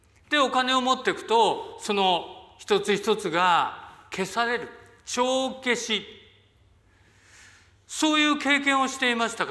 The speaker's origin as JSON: {"language": "Japanese", "region": "Toyama", "country": "Japan", "tie": "born or raised there", "said": "富山、北陸は富山で生まれ育ちました。"}